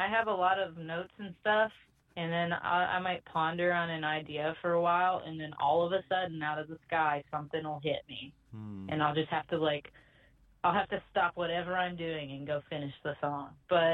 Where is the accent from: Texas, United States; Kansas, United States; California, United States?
Texas, United States; now in Alabama, United States; I'm born and raised in Texas, and I've always kind of ended up back in the South. Like, I'm in Alabama with my family now.